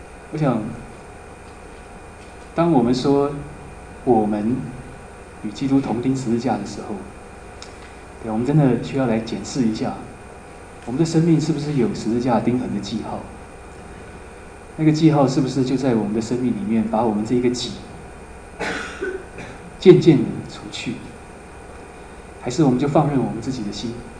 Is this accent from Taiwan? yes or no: yes; Taiwan; 我确实是台湾人，但是我也不是要来欺负你啊。